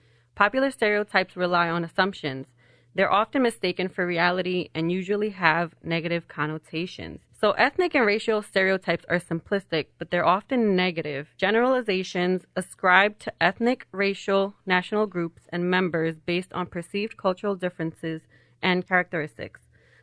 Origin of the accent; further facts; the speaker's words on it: Colombia; disclose that I'm Colombian. So, for example, since I was a kid, every time that I'm like, oh, yeah, I was born in Colombia